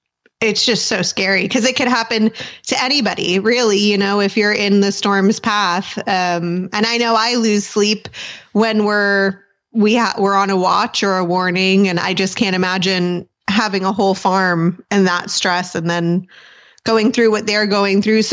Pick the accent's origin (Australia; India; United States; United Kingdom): United States; Kansas City, Missouri; from Kansas City, Missouri, not for much longer.